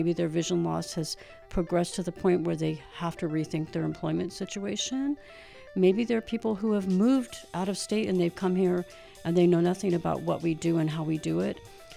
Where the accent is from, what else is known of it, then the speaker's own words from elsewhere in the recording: Colusa, California, United States; I am originally from a really small town in Northern California called Colusa, California. And it's a farming community, and it's about an hour northeast of Sacramento. So I grew up as the only